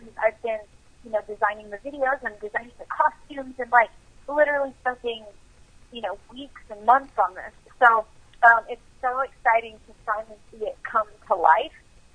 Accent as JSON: {"language": "English", "region": "Arizona", "country": "United States", "tie": "born or raised there", "said": "Well, I grew up in Arizona. I was actually born in California."}